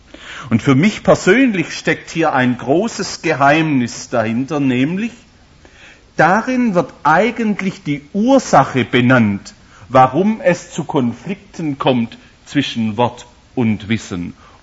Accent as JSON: {"language": "German", "town": "Holzgerlingen", "region": "Baden-Württemberg", "country": "Germany", "tie": "born or raised there", "accent": "Swabian", "said": "Ich bin ein gebürtiger Holzgerlinger, also gar nicht so hier weit weg."}